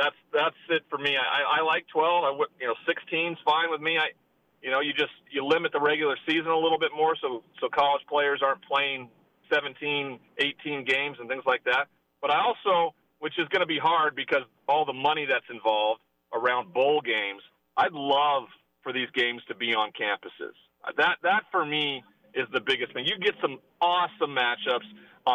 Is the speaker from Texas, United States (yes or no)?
no; Montana, United States; Growing up in Montana and seeing teams from all over the country come into Missoula to play the Grizzlies in Washington Grizzly Stadium, that was super cool.